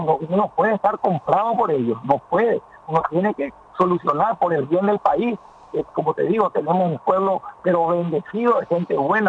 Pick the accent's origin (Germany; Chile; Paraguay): Paraguay; tan rico en el tipo de gente que somos los paraguayos también, ¿verdad?